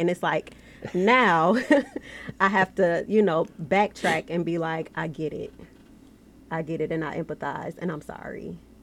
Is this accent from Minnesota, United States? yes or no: yes; Minnesota, United States; also born or lived in Chicago, Illinois / Georgia; Minnesota, Chicago. I've lived in Georgia.